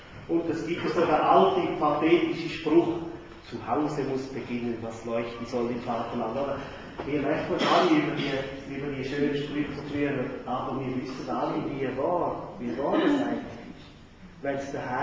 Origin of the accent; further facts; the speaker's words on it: Zurich, Switzerland; Ich bin in Zürich an der Dorfstrasse aufgewachsen.